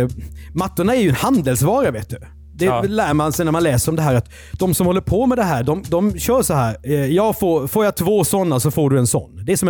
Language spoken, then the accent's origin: Swedish; Karlskrona, Blekinge, Sweden; born there; en man i Karlskrona där jag är född